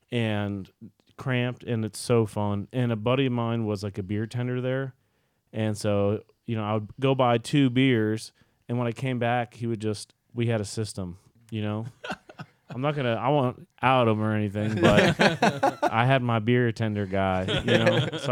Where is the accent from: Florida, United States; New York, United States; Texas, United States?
Florida, United States; also born or lived in Boston; I'm from South Florida, and when the Marlins won the World Series, I was like, oh, cool, you know?